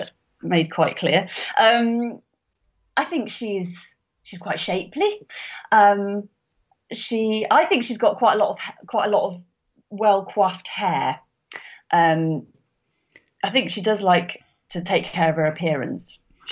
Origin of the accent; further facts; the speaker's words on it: Birmingham, West Midlands, United Kingdom; I grew up in Birmingham, mm-hmm. and which is where the Archers is recorded.